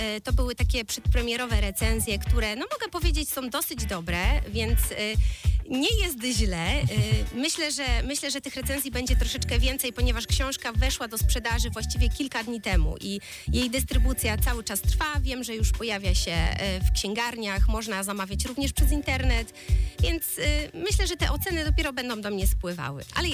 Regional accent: Stargard, West Pomeranian Voivodeship, Poland; skoro urodziłam się w Stargardzie, tutaj mieszkam od zawsze

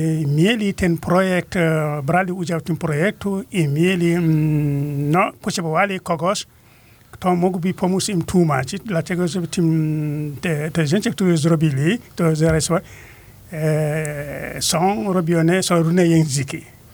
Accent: Dumga, Senegal; Polish is a second language; now in Poland; A więc Dumga to jest miejscowość, gdzie się urodziłem. To miejsce, z którego pochodziłem, z Senegalu.

